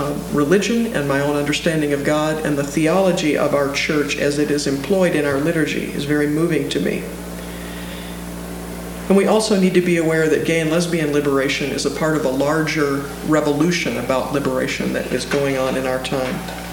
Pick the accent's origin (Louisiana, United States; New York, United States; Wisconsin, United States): Louisiana, United States; also born or lived in Mississippi; I grew up in the Deep South in Louisiana and Mississippi